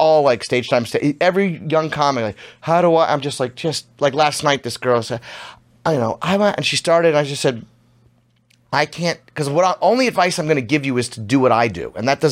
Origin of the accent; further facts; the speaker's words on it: New Orleans, Louisiana, United States; So I was 18 or 19, and I grew up in New Orleans.